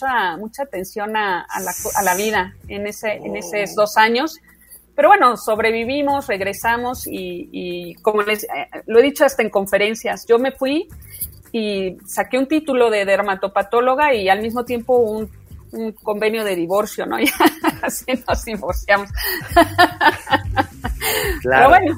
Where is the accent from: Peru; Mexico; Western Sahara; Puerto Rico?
Mexico; Mexico City; no tengo acento, soy chilanguísima, me salí 2 años de mi pueblo, de acá de la Ciudad de México a Estados Unidos, a Boston, pero nada más.